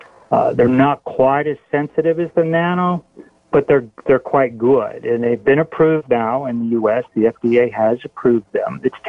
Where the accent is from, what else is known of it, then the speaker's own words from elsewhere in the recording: Texas, United States; When I was having the nanoparticle MRI in the Netherlands, and I'm from Texas, so they wanted to know how many horses I had, and did I ride my horse to work?